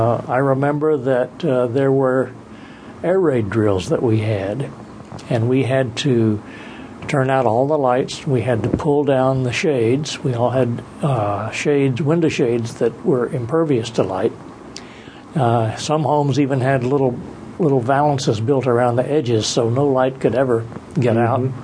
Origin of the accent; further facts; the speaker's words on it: Washington, District of Columbia, United States; So she moved us to Washington, D.C., and her parents came along with us, too. So I grew up in Washington, D.C.